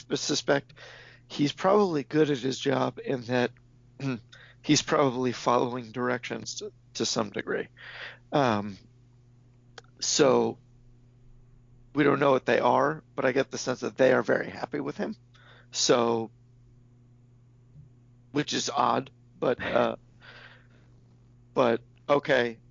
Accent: United States; now in Massachusetts, United States; I grew up around Orioles fans briefly, but before I moved to Massachusetts. And, because there was no Nationals, I lived near D.C., so I went to Orioles games.

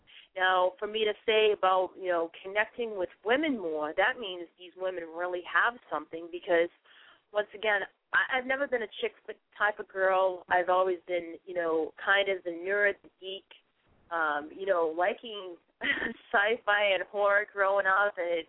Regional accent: Massachusetts, United States; accent: Boston; I don't want to get rid of my Boston accent.

